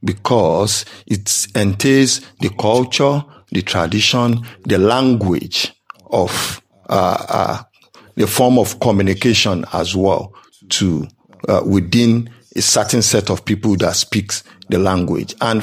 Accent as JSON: {"language": "English", "country": "Nigeria", "tie": "born or raised there", "first_language": "Yoruba", "second_language": "English", "lives_now": "United Kingdom", "said": "family in Nigeria in the year 1974, and I grew up basically in Nigeria speaking the language and living all my life with the Yoruba culture and tradition up until the time I found myself in the United Kingdom."}